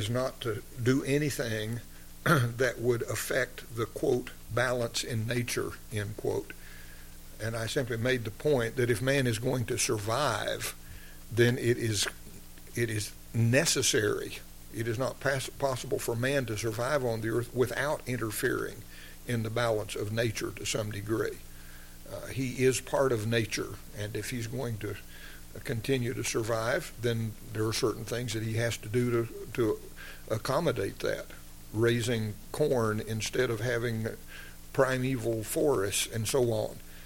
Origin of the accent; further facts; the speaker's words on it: Texas, United States; I grew up in West Texas.